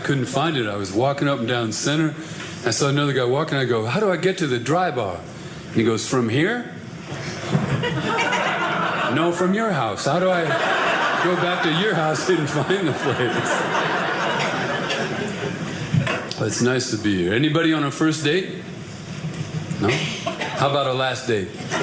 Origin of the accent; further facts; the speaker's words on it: Ireland; I'm Irish.